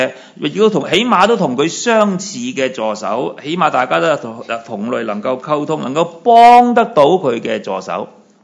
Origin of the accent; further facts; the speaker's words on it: Guangdong, China; 不能好似我哋广东人所说嘅年晚煎堆，做咩啊？人有我有。